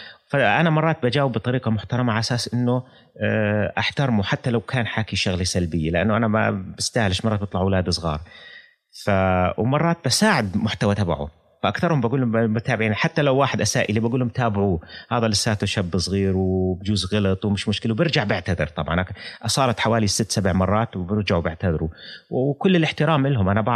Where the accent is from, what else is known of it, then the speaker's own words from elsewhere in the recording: Jordan; بس أنا لأني أردني